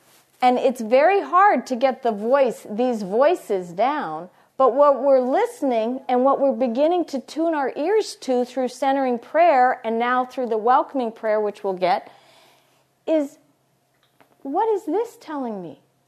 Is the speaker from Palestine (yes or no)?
no; Ireland; and I'm Irish.